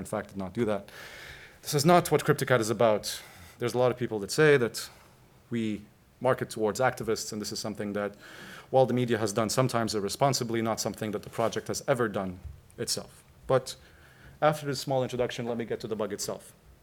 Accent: Beirut, Beirut Governorate, Lebanon; moved away as an adult; now in Montreal, Canada; I'm originally from Beirut, but I moved to Canada, Montreal, 4 years ago.

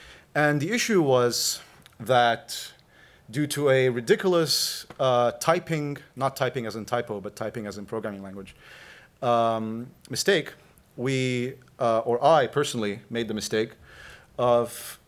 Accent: Beirut, Beirut Governorate, Lebanon; moved away as an adult; now in Montreal, Canada; I'm originally from Beirut, but I moved to Canada, Montreal, 4 years ago.

